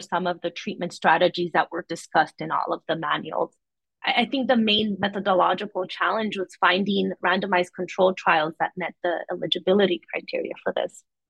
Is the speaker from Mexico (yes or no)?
yes; Mexico; English is a second language; some work that I'm doing back at my home country in Mexico